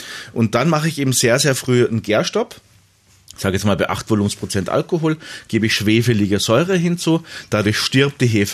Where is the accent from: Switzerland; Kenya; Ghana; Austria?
Austria; Ich weiß, als Österreicher, ich habe das alles verdrängt.